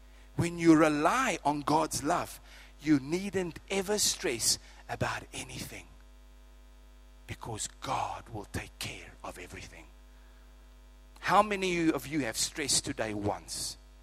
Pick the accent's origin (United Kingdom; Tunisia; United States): United Kingdom; England; I'm actually English by the way